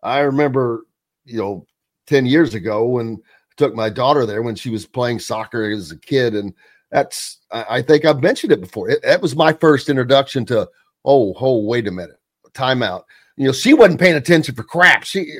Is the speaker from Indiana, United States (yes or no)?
yes; Indiana, United States; growing up in Southern Indiana, Louisville has had both as well.